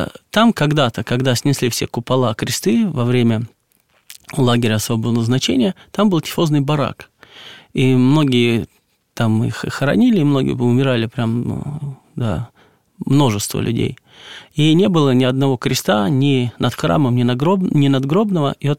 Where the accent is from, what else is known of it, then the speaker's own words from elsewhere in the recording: Moscow, Russia; потому что я москвич